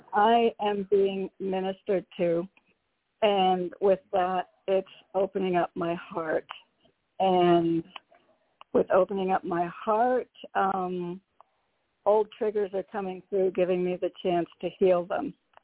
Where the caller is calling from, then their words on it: Connecticut, United States; Hi, Nicole. … from Connecticut.